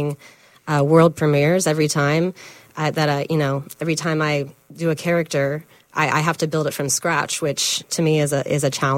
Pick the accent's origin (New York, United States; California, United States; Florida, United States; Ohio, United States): Florida, United States; Bartow; Well, I'm originally from Polk County, Bartow.